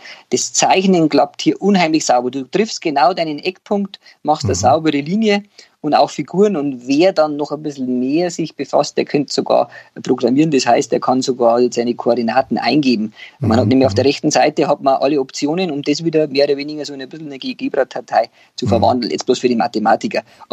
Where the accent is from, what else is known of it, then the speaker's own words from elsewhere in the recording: Bavaria, Germany; da kann man jetzt als Bayer kann man ja an so ein Mibis-Team schreiben